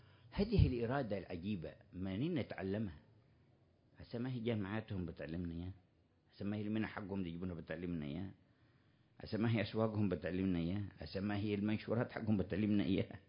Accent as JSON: {"language": "Arabic", "region": "Hadramawt", "country": "Yemen", "moved": "yes", "said": "أنا خرجت من حضرموت"}